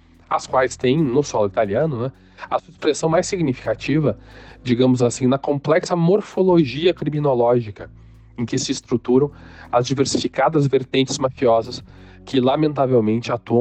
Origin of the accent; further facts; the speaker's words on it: Rio Grande do Sul, Brazil; sendo gaúcho